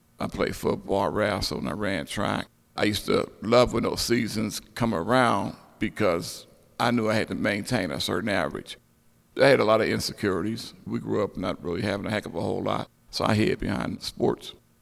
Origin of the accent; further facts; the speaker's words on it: Wilkinsburg, Pennsylvania, United States; You know, when I grew up here in Wilkinsburg, the community was 40,000 residents.